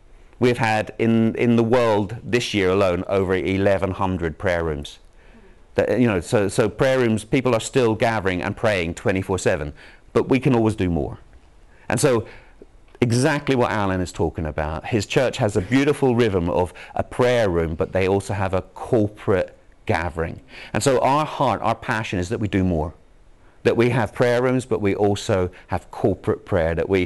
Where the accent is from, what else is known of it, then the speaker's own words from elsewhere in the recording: Craigavon, Northern Ireland, United Kingdom; also born or lived in Belfast; I was born in Belfast, and they moved us out of Belfast to Craig Avon, so I lived in that failed city.